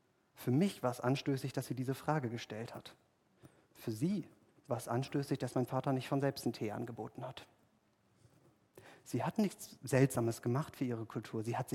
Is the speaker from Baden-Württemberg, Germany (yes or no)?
no; Büttelborn, Hesse, Germany; Ich bin ja in Büttelborn aufgewachsen, dort haben wir mehr über den Sauerkraut gesprochen.